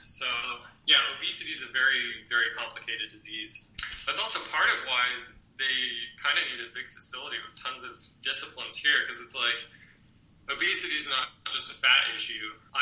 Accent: Colorado, United States; also born or lived in Michigan; now in Washington, United States; I'm originally from Colorado, did my postdoc in Michigan, and now I'm in Washington

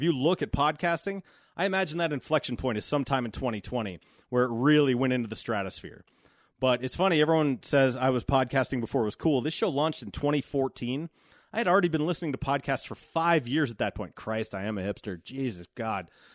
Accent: Golden, Colorado, United States; because I'm from Golden.

